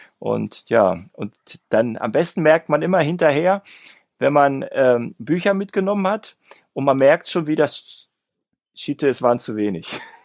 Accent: Schleswig-Holstein, Germany; Ich komme hier aus dem Dorf. Also, irgendwo in Schleswig-Holstein, da irgendwie so mitten in so einem, in der Pusta.

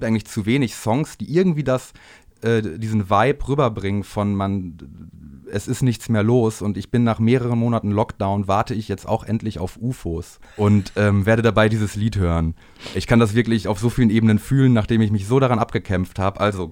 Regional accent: Bielefeld, North Rhine-Westphalia, Germany; aus dem Raum Bielefeld, wo ich herkomme.

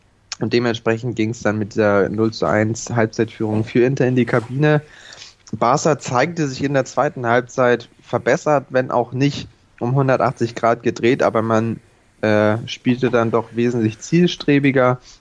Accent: Hamburg, Germany; wir Hamburger

